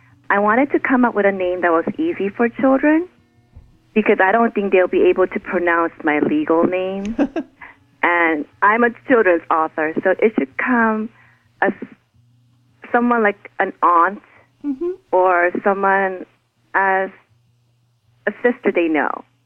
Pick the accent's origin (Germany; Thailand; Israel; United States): Thailand; Well, definitely growing up in Thailand is a different experience. I guess everyone has their own childhood stories and everyone's is different. But Thailand, it gave me a lot of color.